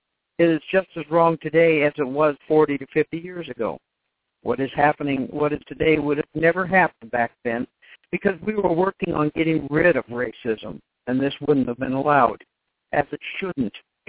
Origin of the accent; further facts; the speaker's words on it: Albuquerque, New Mexico, United States; while growing up in Albuquerque, New Mexico. We actually grew up in a good time to be interracial friends.